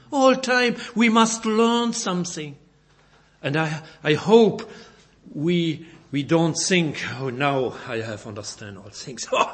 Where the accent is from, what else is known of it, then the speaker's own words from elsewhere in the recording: Belgium; first language French; English is a second language; Sorry for my difficult pronunciation, but I'm not a German, I'm a Belgian, and my first language is German, is French, but sometimes I have difficulty with your wonderful English.